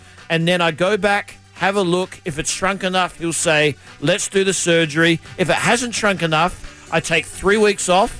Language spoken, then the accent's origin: English; Australia; He said it stems from me growing up in Australia where there's no ozone layer and playing sports, having to constantly look at the sun.